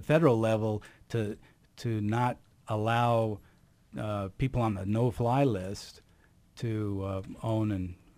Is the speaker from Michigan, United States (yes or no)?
no; Utah, United States; Growing up in Utah, I learned certain values, one of which I thought was very important, that we are supposed to take care of our neighbors.